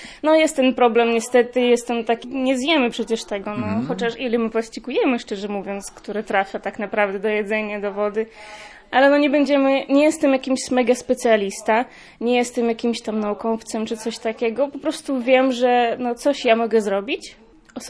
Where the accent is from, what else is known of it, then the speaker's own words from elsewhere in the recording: Ukraine; Polish is a second language; Powiem szczerze, że no jestem z Ukrainy i u nas no już jest ten teraz problem